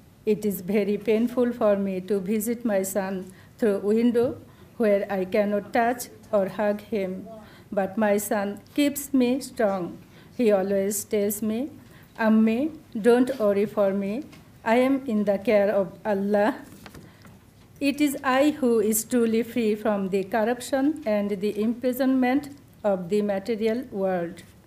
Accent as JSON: {"language": "English", "town": "Atlanta", "region": "Georgia", "country": "United States"}